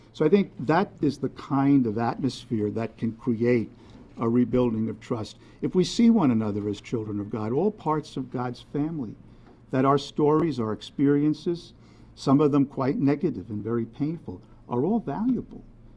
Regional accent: Brooklyn, New York, United States; I come from Brooklyn. I'm a straight shooter.

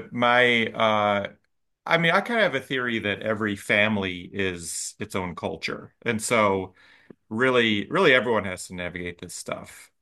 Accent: Detroit, Michigan, United States; I just went back for the first time in about 20 years, so that was lovely. But yeah, born and raised in Detroit.

